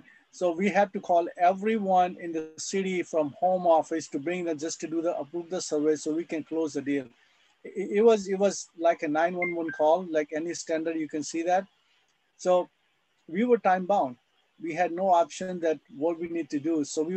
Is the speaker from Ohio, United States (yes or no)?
no; Dallas, Texas, United States; We are from Dallas, by the way.